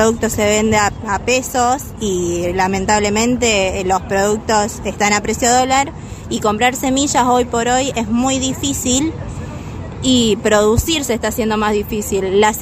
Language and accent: Spanish; Villa Gobernador Gálvez, Santa Fe, Argentina; nosotros somos pequeños productores, tenemos una quinta, alquilamos, somos de Villa Gobernador Gálvez, trabajamos desde muchos años